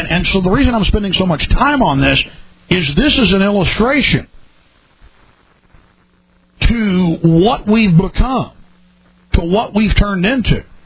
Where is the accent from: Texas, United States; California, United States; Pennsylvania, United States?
Texas, United States; Dallas; growing up in Dallas, for some reason during the 80s, it was a lot rougher